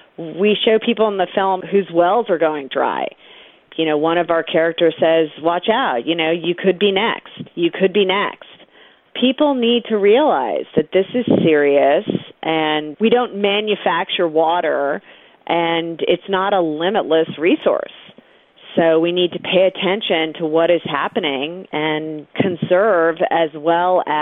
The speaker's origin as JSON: {"language": "English", "town": "Fresno", "region": "California", "country": "United States", "tie": "born or raised there", "said": "I was born and raised in Fresno, went to Bullard High. It was a wonderful place to grow up."}